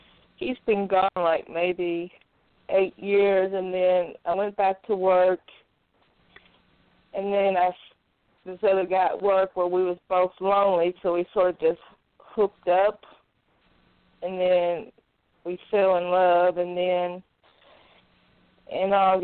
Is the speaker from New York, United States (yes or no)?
no; Kentucky, United States; I'm from Kentucky.